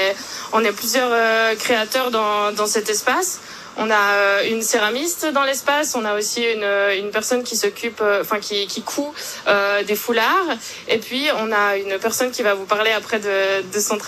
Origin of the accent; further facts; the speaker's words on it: Valais, Switzerland; Je viens de Val-de-Bagne.